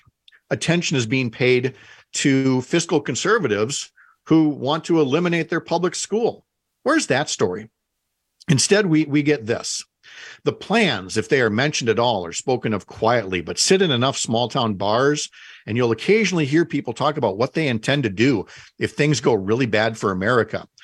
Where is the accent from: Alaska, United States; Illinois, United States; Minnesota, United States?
Minnesota, United States; St. Paul; Because I was born and raised in St. Paul, the city that sits in between Hudson and Minneapolis.